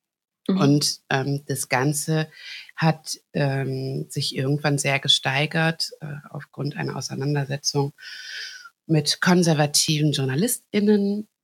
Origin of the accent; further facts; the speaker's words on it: Hagen, North Rhine-Westphalia, Germany; born there; ich bin in Hagen geboren